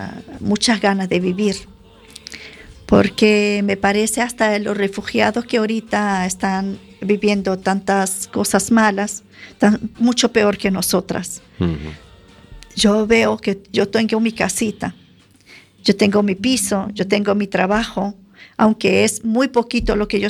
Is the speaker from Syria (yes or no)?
yes; Syria; born there; Spanish is a second language; manda saludos a Suría, a la tierra donde yo nací.